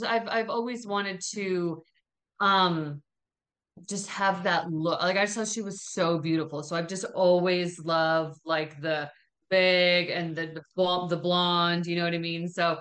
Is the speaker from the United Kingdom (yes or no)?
no; Ontario, Canada; I grew up just outside of Toronto, Canada.